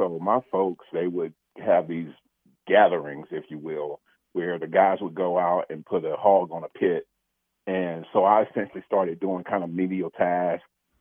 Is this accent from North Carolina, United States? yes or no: yes; North Carolina, United States; my wife and I, we were born and bred in North Carolina.